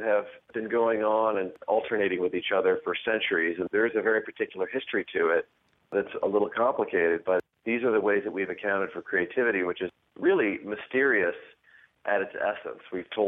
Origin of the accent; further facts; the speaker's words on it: Wyoming, United States; I grew up in Wyoming, and I feel like I could imagine her early life from her biography, in part because I know the landscape so well.